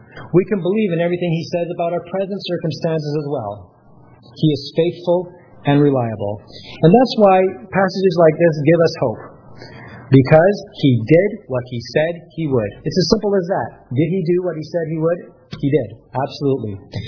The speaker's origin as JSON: {"language": "English", "town": "Vancouver", "region": "British Columbia", "country": "Canada", "tie": "born there", "said": "We were living on the West Coast at the time. In fact, I was born in Vancouver."}